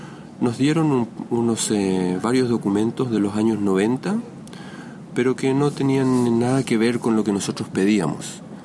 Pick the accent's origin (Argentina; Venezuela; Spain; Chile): Chile; now in Israel; somos los tres chilenos, ciudadanos chilenos israelíes